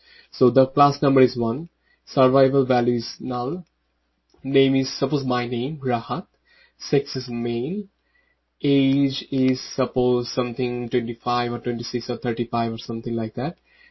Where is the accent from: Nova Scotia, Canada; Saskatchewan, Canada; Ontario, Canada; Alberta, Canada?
Saskatchewan, Canada; Saskatoon; I'm from Saskatoon, Saskatchewan, Canada, and I'm working as a researcher here at University of Saskatchewan.